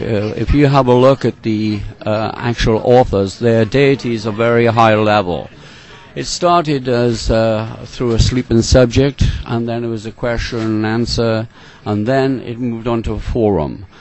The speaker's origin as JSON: {"language": "English", "region": "Wales", "country": "United Kingdom", "said": "I'm from Wales in the United Kingdom."}